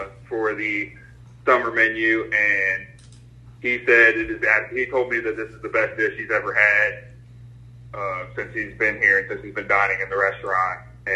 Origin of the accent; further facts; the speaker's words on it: Ocean Springs, Mississippi, United States; You know, I'm a lifelong resident of the Mississippi Gulf Coast. I was born in Ocean Springs, Mississippi